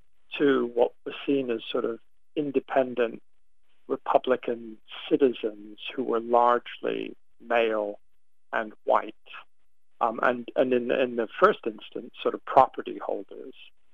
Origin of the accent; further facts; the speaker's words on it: England, United Kingdom; I mean, I'm English.